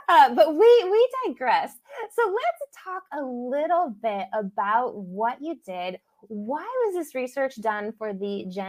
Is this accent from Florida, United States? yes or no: no; Montana, United States; I do not have the Latina background, but I am from the state of Montana originally. Born in the United States through and through. Didn't start speaking Spanish until, you know, my 20 plus years old, but I married a Mexican and I'm here in Mexico for the foreseeable future